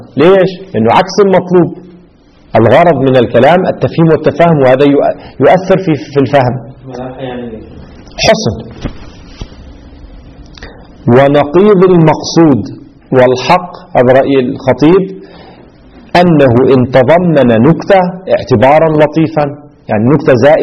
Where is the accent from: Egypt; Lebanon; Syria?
Lebanon; عندنا في لبنان